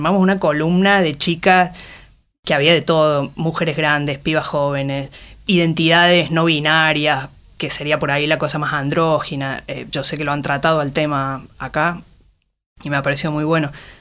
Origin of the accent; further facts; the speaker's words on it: Córdoba, Argentina; now in Mendoza, Argentina; yo vivo en Mendoza hace muchos años, pero soy cordobesa. Yo creo que soy una señora grande